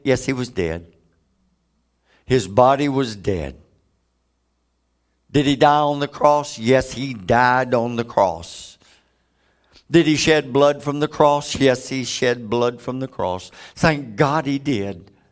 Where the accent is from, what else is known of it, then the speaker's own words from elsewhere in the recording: United States; since I'm American, I want to hit our country first.